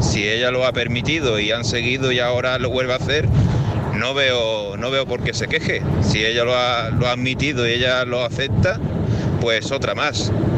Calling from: Cádiz, Andalusia, Spain

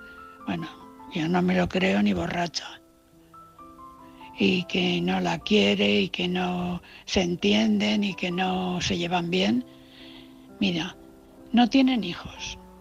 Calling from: Valencia, Valencian Community, Spain; de Valencia.

